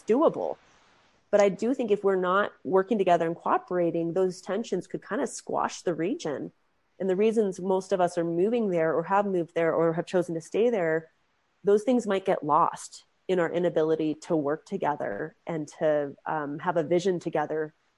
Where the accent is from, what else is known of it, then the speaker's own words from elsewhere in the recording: Sandpoint, Idaho, United States; Because I specifically mentioned Sandpoint because I'm from Sandpoint